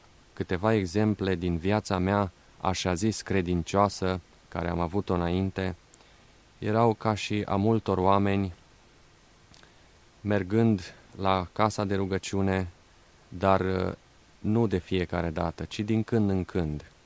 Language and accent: Romanian; Timișoara, Timiș County, Romania; born there; sunt născut în Timișoara.